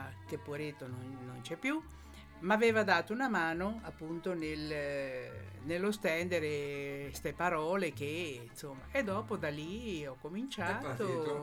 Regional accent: Ancona, Marche, Italy; E sì, che so d'Ancona, saria pure un po' radio mia.

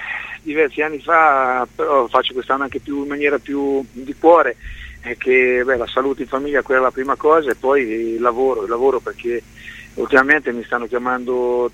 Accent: Ancona, Marche, Italy; però da anconetano non è mai mancato l'amore e la voglia di far bene per questa squadra, per questa città.

